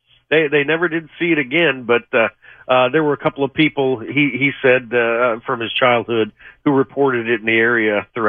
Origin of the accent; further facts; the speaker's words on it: Missouri, United States; newspaper about Bigfoot sightings out in Louisiana, Missouri, and thinking, my gosh, there's monsters in my home state?